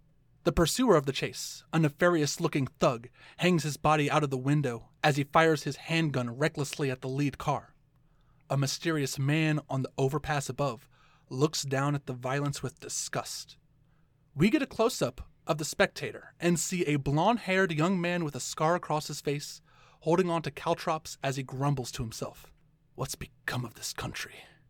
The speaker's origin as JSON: {"language": "English", "country": "United States", "said": "Now, personally, okay, I'm American."}